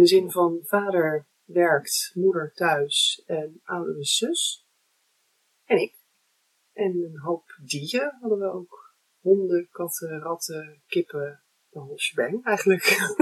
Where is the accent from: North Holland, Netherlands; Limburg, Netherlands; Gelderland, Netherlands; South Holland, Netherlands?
North Holland, Netherlands; Muiden; Ik kom uit Muiden, Amsterdam.